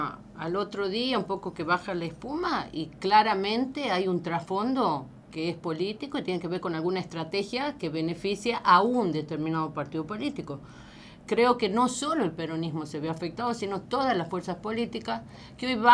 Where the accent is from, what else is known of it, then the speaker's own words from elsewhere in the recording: Tucumán, Argentina; Acá estamos, amaneciendo como muchos tucumanos, sorprendidos.